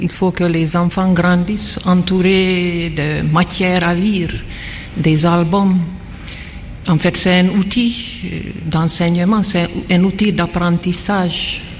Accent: Hungary; French is a second language; moved away as an adult; now in Guinea; Oui, vous m'avez présenté comme une Hongroise, donc je viens de la Hongrie, mais j'ai vécu autant en Guinée qu'en Hongrie, donc je suis maintenant autant guinéenne.

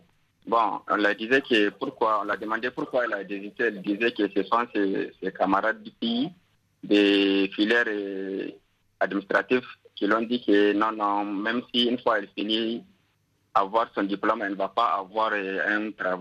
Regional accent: Niger; Et vraiment, donc nous, chez nous, au Niger

